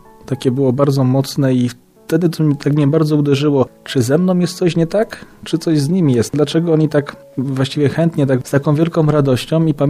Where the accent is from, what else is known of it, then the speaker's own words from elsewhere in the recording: Sośnie, Greater Poland Voivodeship, Poland; Pochodzę z małej miejscowości Sośnie, znaczy mała, nie mała, bardzo fajna, przyjemna.